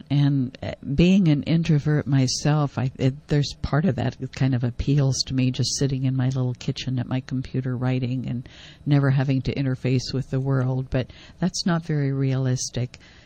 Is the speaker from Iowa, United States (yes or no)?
yes; Iowa, United States; I grew up in Iowa, and something about small town Iowa, I just knew there was something more to the world than